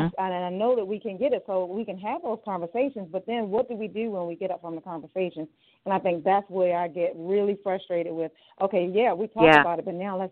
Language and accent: English; Baltimore, Maryland, United States; I'm from Baltimore. So I went to school in, in Maryland.